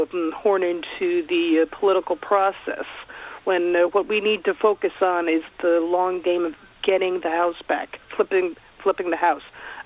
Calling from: New Jersey, United States; I'm watching this from Jersey and thinking that we need to focus on the long game.

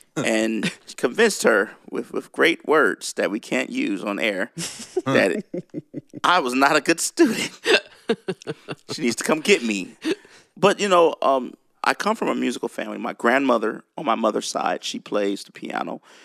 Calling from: Nashville, Tennessee, United States; all the way in Tennessee, Nashville, Tennessee.

